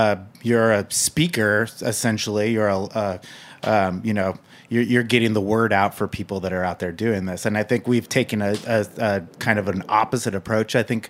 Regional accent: Napa, California, United States; So I've lived in New York for almost 18 years, maybe longer than that. I'm from Napa. I grew up in wine country.

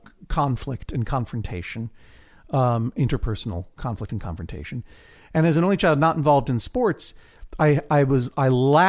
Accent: Boston, Massachusetts, United States; I'm from Boston. I'm with you.

